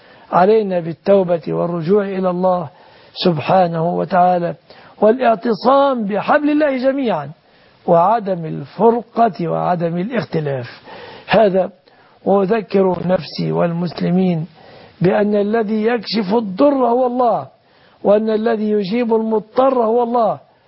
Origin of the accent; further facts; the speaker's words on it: Egypt; وحفظ الله بلادنا مصر